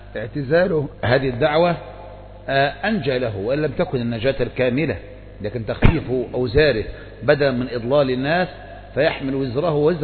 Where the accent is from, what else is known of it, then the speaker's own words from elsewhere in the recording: Egypt; ولهذا ما كان يتخيل مثلا عندنا في مصر، كان يتخيل أن واحد مثلا ينتبه للدعوة السلفية وقد أطلق لحية وقصر ثوبه